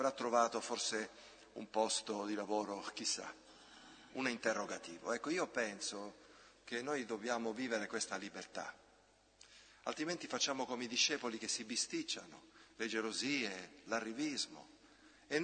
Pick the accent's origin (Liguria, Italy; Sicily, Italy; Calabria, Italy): Sicily, Italy; soprattutto dalle mie parti in Sicilia, non c'è l'ordine che c'è qui con i numerini